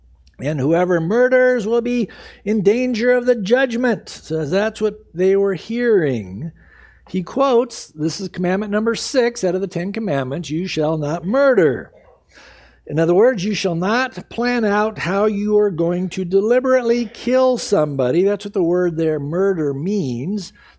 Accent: California, United States; I grew up in Southern California. You get in traffic, I invented road rage.

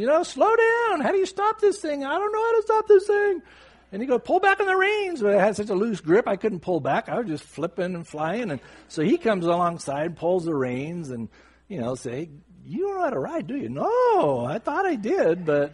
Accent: San Diego, California, United States; growing up in San Diego, I wasn't around horses.

